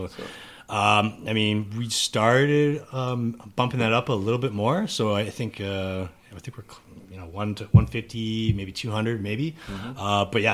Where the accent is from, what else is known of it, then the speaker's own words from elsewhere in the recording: Calgary, Alberta, Canada; Because I'm actually from Calgary originally.